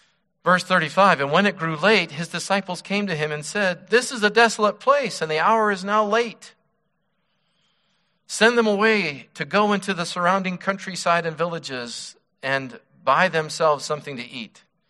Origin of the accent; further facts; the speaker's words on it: Wyoming, United States; Now, when I was growing up in Wyoming, you know, it was, don't you have the guts?